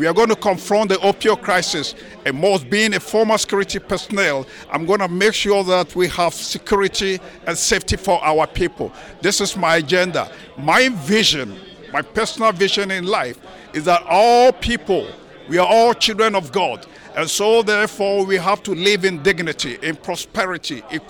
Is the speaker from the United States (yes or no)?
no; Ghana; born there; I was born in Ghana, and I have experienced the worst of humanity